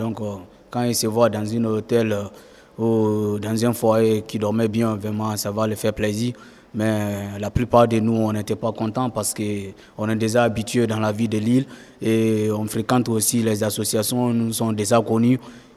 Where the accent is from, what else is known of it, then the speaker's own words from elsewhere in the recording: Guinea; now in Lille, France; Je viens de la Guinée-Conakry, mon pays d'origine c'est la Guinée-Conakry, je suis guinéen. Je suis en France, ça fait 6 mois, précisément à Lille.